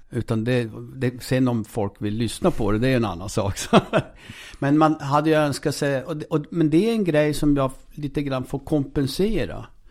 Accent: Norrbotten County, Sweden

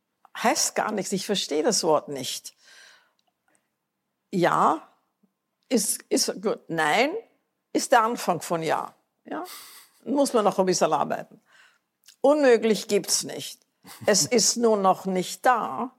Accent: United States; Ich bin Amerikanerin, nichts kann mir passieren.

